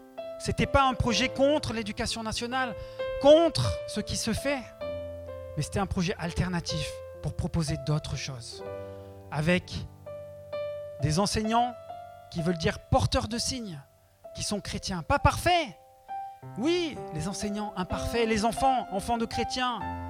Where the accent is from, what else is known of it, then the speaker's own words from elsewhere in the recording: Côte d’Ivoire; now in Europe; Tous les deux, on est en Côte d'Ivoire. On est ivoirien. Et ayant grandi en Afrique, on n'a pas les mêmes problèmes qu'il y a ici en Europe